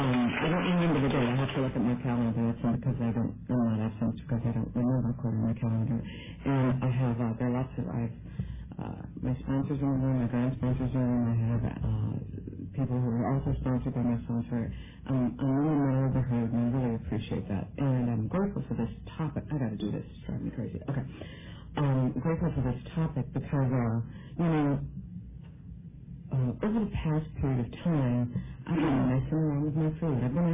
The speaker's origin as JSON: {"language": "English", "town": "Chicago", "region": "Illinois", "country": "United States", "said": "I'm from Chicago, and I came into a program in Chicago back in the late 80s"}